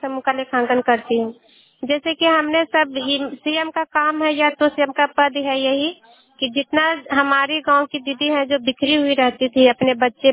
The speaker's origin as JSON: {"language": "Hindi", "town": "Patharwa", "country": "India", "said": "और मैं ग्राम पथरवा की रहने वाली हूँ।"}